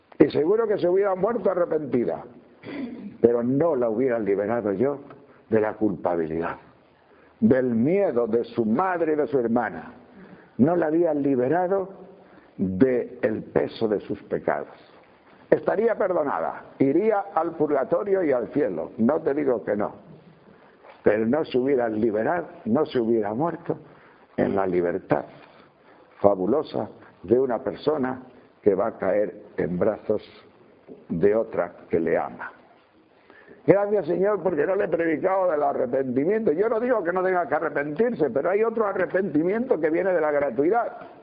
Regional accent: Tejerina, Castile and León, Spain; o por lo menos lo que era el requesón en mi pueblo de Tejerina

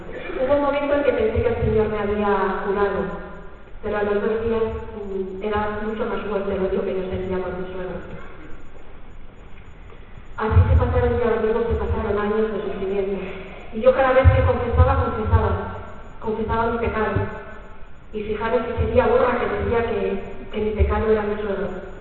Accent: Cantabria, Spain; vengo de Cantabria.

